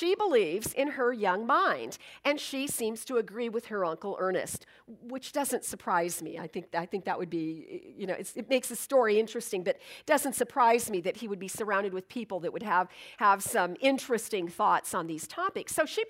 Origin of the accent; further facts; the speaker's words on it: Pasadena, California, United States; born there; I was born in Pasadena, still have relatives in Pasadena.